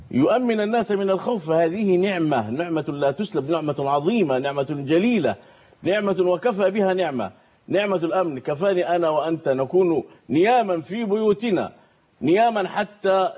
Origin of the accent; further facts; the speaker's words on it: Egypt; نحن الآن الكثير من أهل مصر ومن بلاد مصر